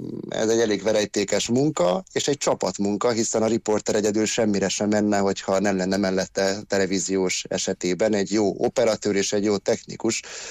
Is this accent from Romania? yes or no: yes; Miercurea Ciuc, Harghita, Romania; moved away as an adult; also born or lived in Vienna, Austria; Értem a kérdést, én egyébként csíkszeredai vagyok, Csíkszeredából kerültem a közmédiába